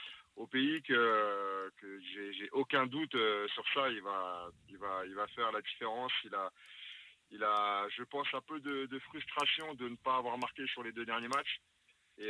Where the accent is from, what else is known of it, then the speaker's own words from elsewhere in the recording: France; Et moi, je suis français, je suis chauvin